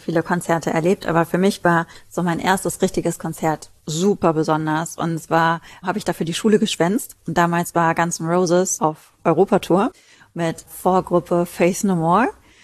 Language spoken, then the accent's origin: German; North Rhine-Westphalia, Germany; Okay, bei uns im Ruhrpott sagt man Kirmes.